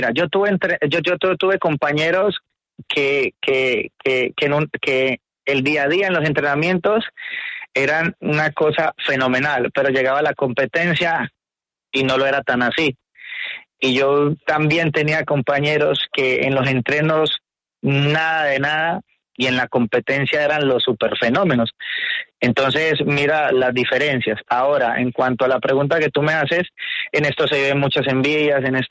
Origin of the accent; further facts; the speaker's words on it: Colombia; lo que nos compete a nosotros como colombianos